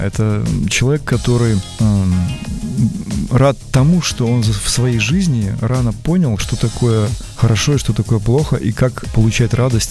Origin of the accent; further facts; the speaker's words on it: Belarus; also born or lived in Makhachkala; Я хоть родился очень далеко, я родился в Махачкале, это Дагестан. Угу. До 4 лет мы там жили, потом мы переехали сюда с родителями, да, и я белорус вообще такой.